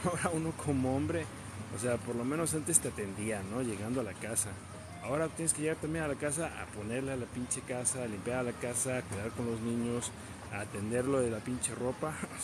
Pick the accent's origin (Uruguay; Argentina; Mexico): Mexico; Playa del Carmen, Quintana Roo; now in Sacramento, United States; son las 2:30 de la mañana aquí en Sacramento, lo que significa que en mi tierra, en Playa del Carmen, son las 5:30 de la mañana